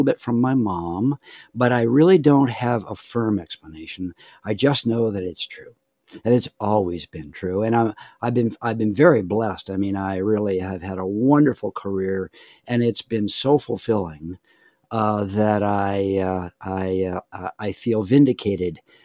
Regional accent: Tucson, Arizona, United States; Anyway, I loved growing up in Tucson. It was great. My family was from New England.

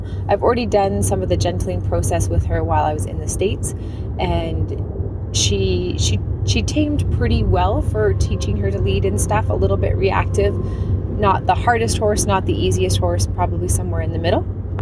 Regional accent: Canada; especially being Canadian

